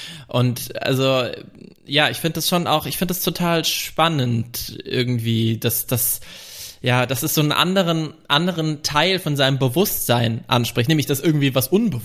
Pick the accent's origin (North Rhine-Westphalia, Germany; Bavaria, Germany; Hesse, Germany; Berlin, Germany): Bavaria, Germany; um mein fränkisches Dorf drumherum. Also ich projiziere das immer so total in meine Heimat